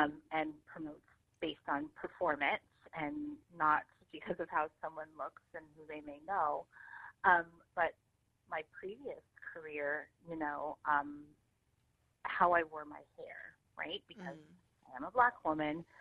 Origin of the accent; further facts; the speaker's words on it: Alaska, United States; And growing up in Alaska, I didn't really think much of it or even really considered the community that I lived in could potentially be racist